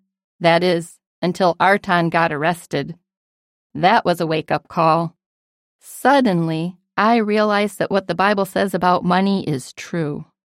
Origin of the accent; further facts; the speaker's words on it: Albania; moved away; Growing up in Albania, I dreamed of escaping poverty.